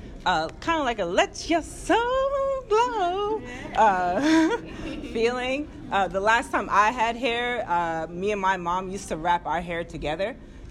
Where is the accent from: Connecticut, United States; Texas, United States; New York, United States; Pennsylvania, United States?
New York, United States; Bronx; I'm from the Bronx, there's like a lot of tire and mechanical shops in the Bronx, like auto mechanic shop, like come here, get your tires fixed.